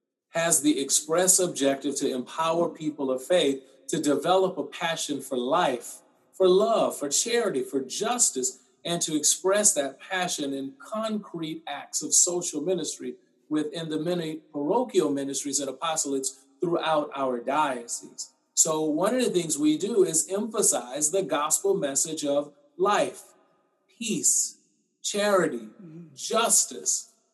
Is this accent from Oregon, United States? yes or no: no; Mobile, Alabama, United States; now in Boston, United States; I'm originally from Mobile, Alabama.